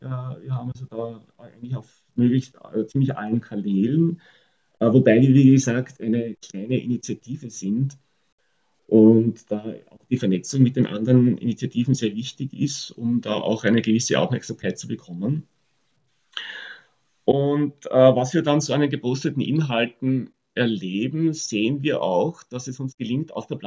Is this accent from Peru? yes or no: no; Austria; also da haben wir als Österreicher enorme Summen aufgewendet